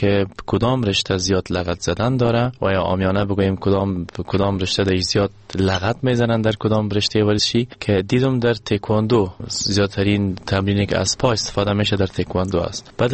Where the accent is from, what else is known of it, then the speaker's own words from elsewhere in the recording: Afghanistan; افتخار واقعا میکردم که من یک افغان هستم